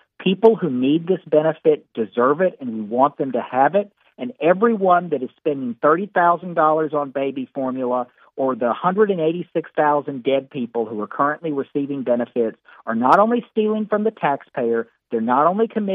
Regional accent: Union City, Tennessee, United States; also born or lived in Memphis; so I can eat my own turkey in my hometown of Union City, Tennessee. But yes, I was born in Memphis. I was born in the Med

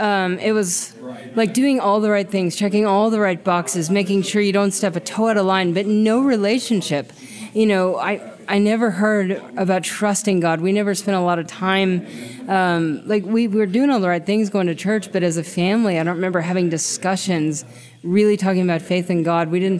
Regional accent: Bartlesville, Oklahoma, United States; now in Oklahoma City, United States; I grew up in Bartlesville, Oklahoma, which is about an hour north of Tulsa, but yeah. I live in Oklahoma City now.

